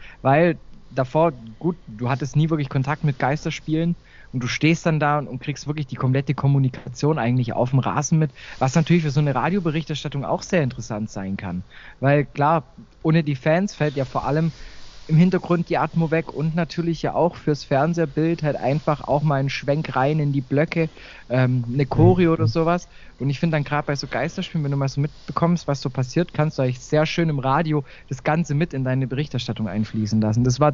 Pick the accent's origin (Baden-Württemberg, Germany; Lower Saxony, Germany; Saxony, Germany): Baden-Württemberg, Germany; born or raised there